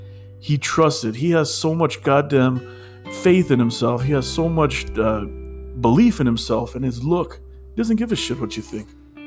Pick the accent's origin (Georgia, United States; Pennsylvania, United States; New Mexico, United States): New Mexico, United States; You know, I grew up in New Mexico. The Lobos were never good at football.